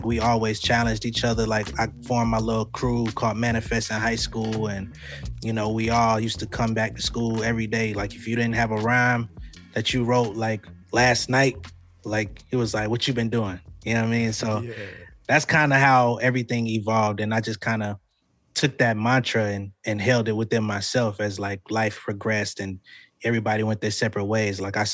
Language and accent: English; Atlanta, Georgia, United States; also born or lived in Connecticut / California; So I grew up in Atlanta. I was born in Connecticut, moved around quite a bit. So early childhood was spent primarily in California up to about 8 years old, and then moved to Atlanta.